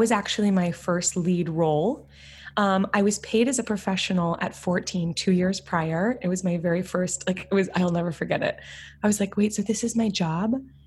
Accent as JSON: {"language": "English", "town": "Wichita", "region": "Kansas", "country": "United States", "tie": "born or raised there", "said": "I grew up in Wichita, Kansas, and Music Theater of Wichita is a regional theater there."}